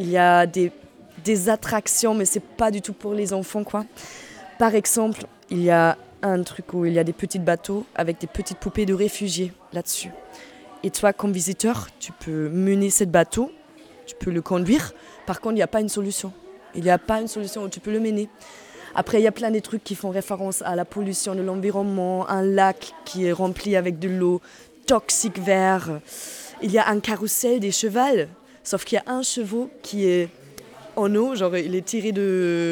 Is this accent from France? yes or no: no; Germany; French is a second language; moi, je viens de l'Allemagne, comment je parle français.